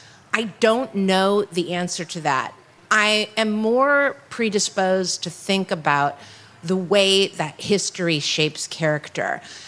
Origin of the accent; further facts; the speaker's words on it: California, United States; I'm from California, and they've destroyed our ecology.